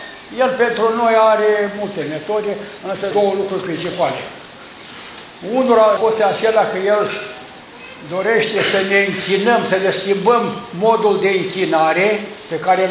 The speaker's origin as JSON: {"language": "Romanian", "town": "Constanța", "region": "Constanța County", "country": "Romania", "said": "sunt din Constanța, peste câteva luni, îmi vedeți cu 80 de ani."}